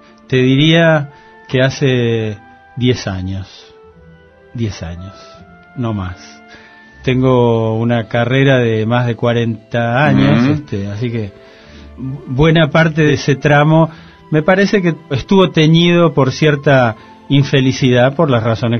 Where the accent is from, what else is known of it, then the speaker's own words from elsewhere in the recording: Argentina; soy argentino y soy periodista.